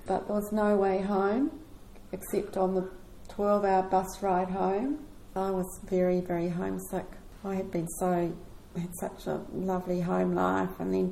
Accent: Napier, Hawke's Bay, New Zealand; born there; I was born in Napier, and I have a twin brother. So we were born just after the war in 1945.

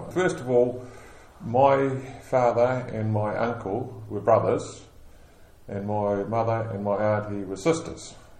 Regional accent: Hastings, Hawke's Bay, New Zealand; I'm a true blue Hawke's Bayite. I was born in 1950 in the Hastings Memorial Hospital, and I've lived here all my life. My father … he was also born here in Hawke's Bay.

